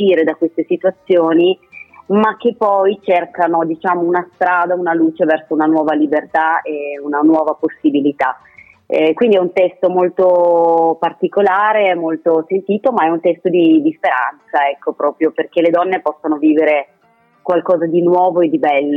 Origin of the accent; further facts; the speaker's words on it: Cuneo, Piedmont, Italy; io sono del Piemonte, sono a Cuneo